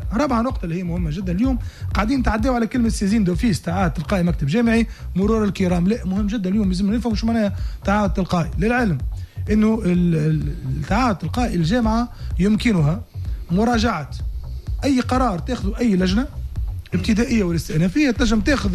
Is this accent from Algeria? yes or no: no; Tunisia; الرياضه الهاويه اللي عندنا في تونس